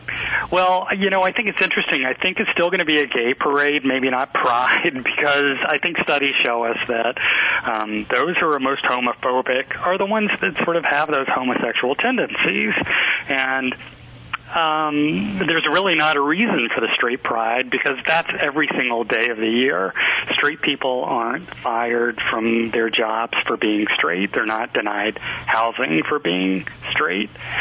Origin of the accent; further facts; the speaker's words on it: the South, United States; So I grew up in the South in the 60s, and being gay just simply wasn't an option.